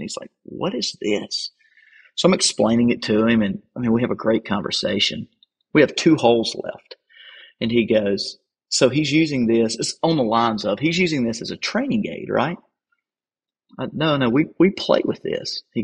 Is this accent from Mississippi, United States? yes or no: yes; Mississippi, United States; and of course, I'm from Mississippi